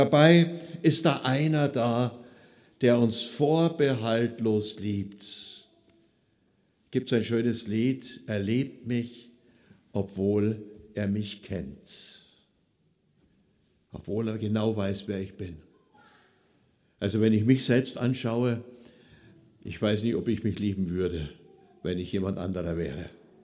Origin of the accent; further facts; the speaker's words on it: Oberammergau, Bavaria, Germany; Geboren und aufgewachsen bin ich in Oberammergau in Oberbayern. Ich bin verheiratet mit Heide. Wir wohnen im Nordschwarzwald, eigentlich 1,5 Stunden von hier